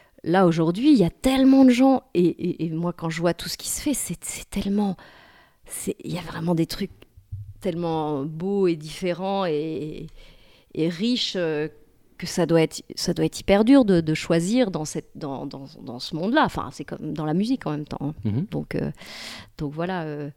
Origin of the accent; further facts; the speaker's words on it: Cherbourg, Normandy, France; born there; Donc je suis née à Cherbourg en Normandie, juste en face de l'Angleterre.